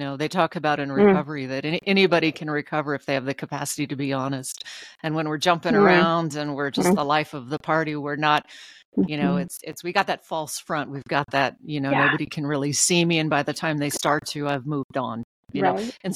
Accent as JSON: {"language": "English", "town": "Anchorage", "region": "Alaska", "country": "United States", "tie": "born or raised there", "said": "I grew up in Anchorage and went to college in Fairbanks."}